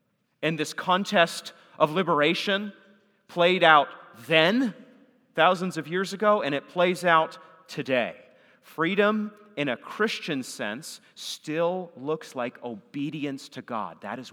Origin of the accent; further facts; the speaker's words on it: Maine, United States; I'm from Maine, as you heard, so forests are a big deal to us.